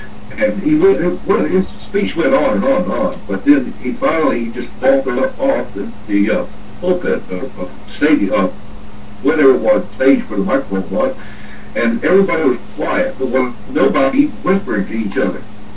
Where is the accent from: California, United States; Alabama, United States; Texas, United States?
Texas, United States; I'm from Texas.